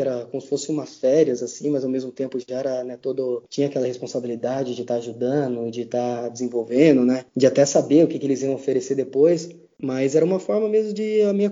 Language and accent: Portuguese; Brazil; Falei, ó, sou aqui do Brasil, tudo.